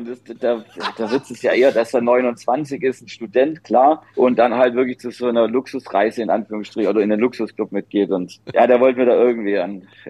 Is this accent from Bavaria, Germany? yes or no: no; Stuttgart, Baden-Württemberg, Germany; als ich da dann wirklich gespielt habe, in meiner Heimatstadt auf dem Stuttgarter Schlossplatz